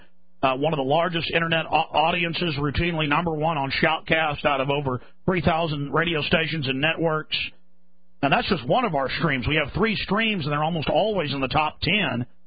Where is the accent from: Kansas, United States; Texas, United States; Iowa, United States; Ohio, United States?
Texas, United States; Dallas; You know, growing up in Dallas was a lot rougher than Austin.